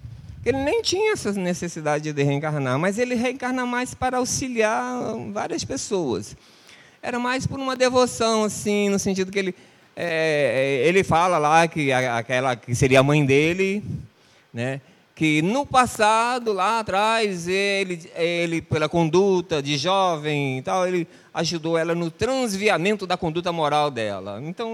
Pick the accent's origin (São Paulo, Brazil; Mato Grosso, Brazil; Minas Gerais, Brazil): Mato Grosso, Brazil; now in Rio de Janeiro, Brazil; Eu, por exemplo, sou do Mato Grosso, fui conhecer minha esposa no Piauí, moro aqui no Rio de Janeiro.